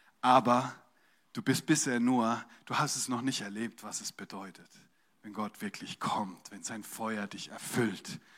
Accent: Germany; Weil wir Deutschen, ne

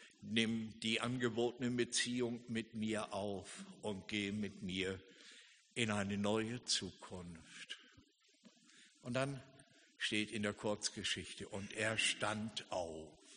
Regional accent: Hamburg, Germany; in meiner Heimatstadt Hamburg.

